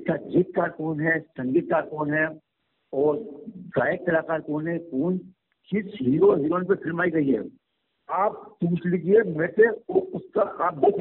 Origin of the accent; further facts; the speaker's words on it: Sehore, Madhya Pradesh, India; मेरा बचपन जो है वो सीहोर में बीता